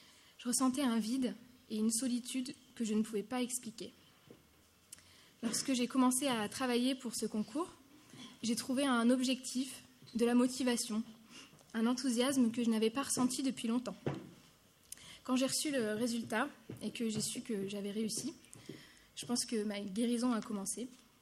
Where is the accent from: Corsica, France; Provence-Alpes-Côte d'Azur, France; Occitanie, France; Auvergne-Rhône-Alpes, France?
Auvergne-Rhône-Alpes, France; Clermont-Ferrand; born there; j'ai 24 ans, je suis née à Clermont-Ferrand, on n'est pas nombreux ici.